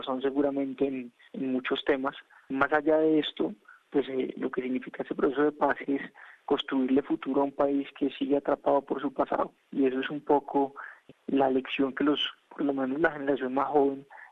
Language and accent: Spanish; Colombia